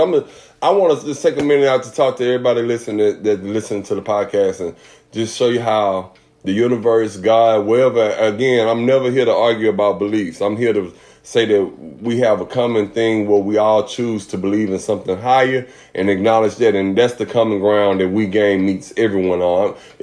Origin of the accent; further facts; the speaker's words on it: Houston, Texas, United States; I'm from Houston, Texas. Graduated from Jones High School.